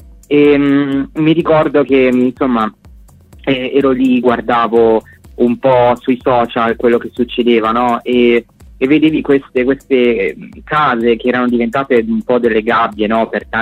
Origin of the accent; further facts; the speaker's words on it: Liguria, Italy; Io sono ligure.